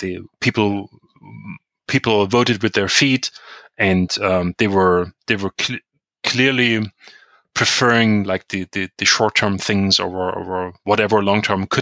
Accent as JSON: {"language": "English", "town": "Chemnitz", "region": "Saxony", "country": "Germany", "tie": "born or raised there", "second_language": "English"}